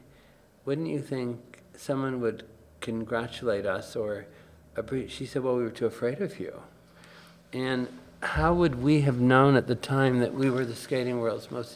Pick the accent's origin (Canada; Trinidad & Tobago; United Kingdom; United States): Canada; Baie-D'Urfé, Quebec; I'm suburban from Montreal, Bay d'Urfé.